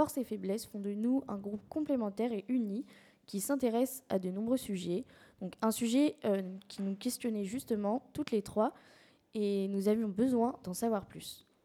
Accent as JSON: {"language": "French", "town": "Saumur", "region": "Pays de la Loire", "country": "France", "said": "et je viens de Saumur."}